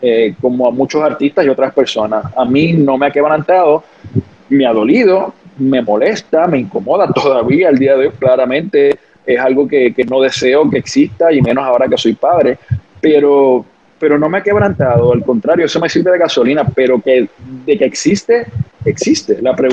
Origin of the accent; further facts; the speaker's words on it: Loíza, Puerto Rico; Yo soy de Loíza, Puerto Rico. Yo crecí en un hogar donde nunca hubo una barrera para yo como niño negro soñar con lo que quisiera hacer.